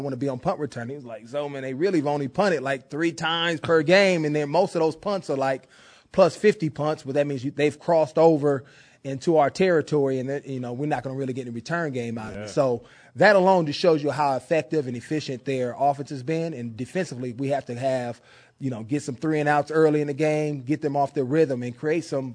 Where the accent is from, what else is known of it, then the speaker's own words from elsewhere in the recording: Oakland, California, United States; whether it's in my hometown of Oakland where I grew up or the cities I've played in.